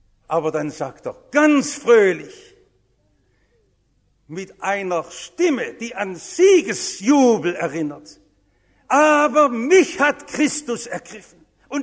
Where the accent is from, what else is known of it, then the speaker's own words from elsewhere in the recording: Stuttgart, Baden-Württemberg, Germany; Als echter Stuttgarter war ich mein Leben lang immer stolz auf den Stuttgarter Hauptbahnhof.